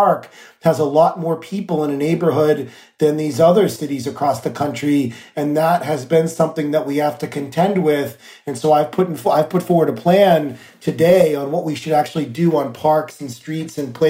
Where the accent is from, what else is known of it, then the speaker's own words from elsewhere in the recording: New York, United States; but I also know that as a New Yorker, that days are like roller coasters for people